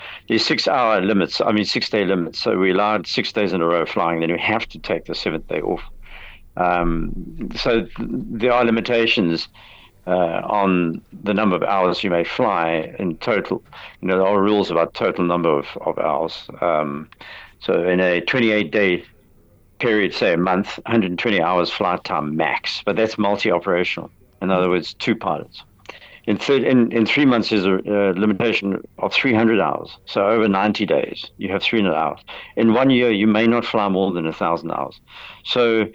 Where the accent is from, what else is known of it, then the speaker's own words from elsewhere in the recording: South Africa; to remain here because of you know, tradition of being South African, essentially, without being nationalist about it.